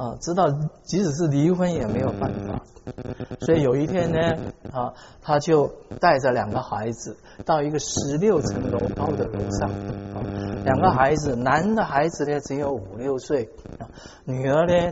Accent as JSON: {"language": "Chinese", "region": "Guangdong", "country": "China", "said": "对不起啊，我是广东人，可是我广东话讲不流利，不然我就讲给你听了。"}